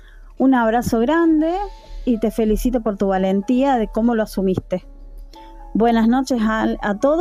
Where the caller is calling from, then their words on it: Argentina; desde Argentina